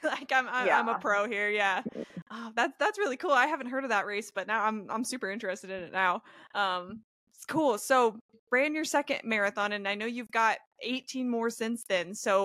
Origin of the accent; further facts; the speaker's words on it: West Coast, United States; now in North Carolina, United States; I'm from the West Coast, but I moved to North Carolina a couple of years ago